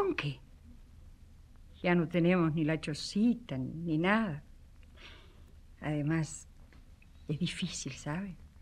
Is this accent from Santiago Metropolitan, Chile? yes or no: no; Atacama, Chile; De tierra adentro, de la Atacama.